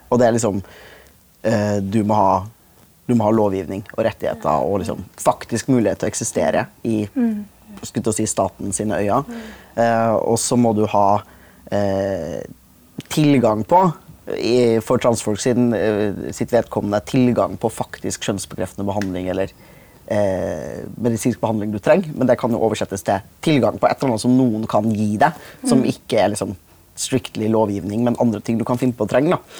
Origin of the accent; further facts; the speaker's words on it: Trondheim, Trøndelag, Norway; Men jeg har vært hjemme i Trondheim og besøkt familien min